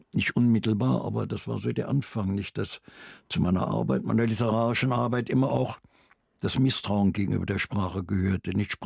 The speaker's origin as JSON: {"language": "German", "country": "Germany", "said": "ich fahre ungern, eigentlich fahre ich ganz ungern sogar hin, weil ich als Deutsche dort mir wieder nachsagen lassen muss, ihr seid ja dran schuld und so."}